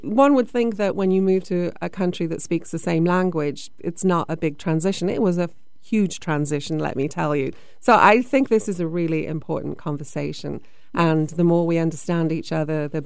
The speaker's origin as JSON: {"language": "English", "country": "United Kingdom", "said": "everybody assumes because I'm British"}